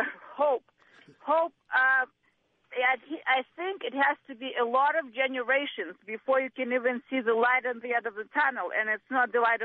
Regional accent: Russia; English is a second language; moved away; I came from Russia 14 years ago, and I lived here all these years trying to see what's going on in Russia

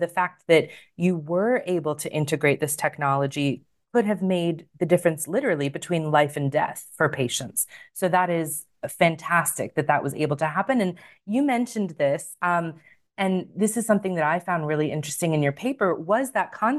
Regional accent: United States; now in Australia; I know I don't sound Australian. I'm originally American, obviously.

